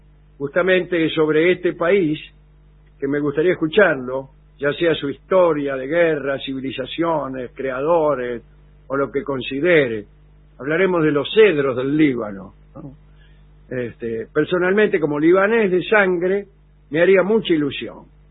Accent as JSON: {"language": "Spanish", "town": "Rosario", "region": "Santa Fe", "country": "Argentina", "said": "Soy Canallón de Rosario."}